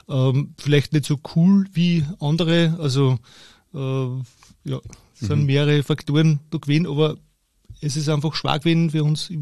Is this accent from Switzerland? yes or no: no; Steyr, Upper Austria, Austria; Ich bin in Steyr geboren. Und in der Nähe aufgewachsen und ich habe Tischlermeister gelernt und bin Innenarchitekt, ja, schon langjährig tätig, bin 51